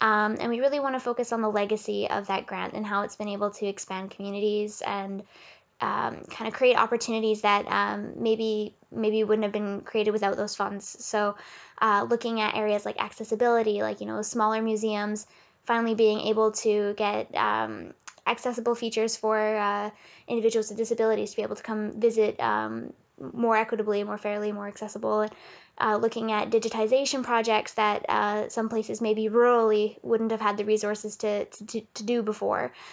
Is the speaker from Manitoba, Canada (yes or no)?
no; Smithers, British Columbia, Canada; I went home for a summer to my hometown, which is Smithers, BC